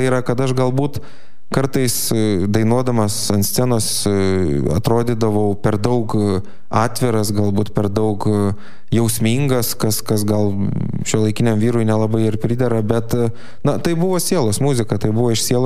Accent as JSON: {"language": "Lithuanian", "region": "Samogitia", "country": "Lithuania", "said": "Viskas prasidėjo Plungė dėl to, kad aš esu žemaitis."}